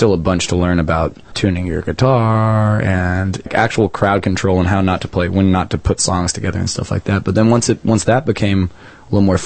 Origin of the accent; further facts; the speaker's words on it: Austin, Texas, United States; Yeah, I grew up in Austin, Texas.